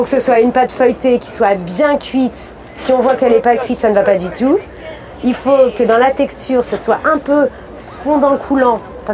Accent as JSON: {"language": "French", "town": "Nantes", "region": "Pays de la Loire", "country": "France", "said": "vu que je viens de Nantes"}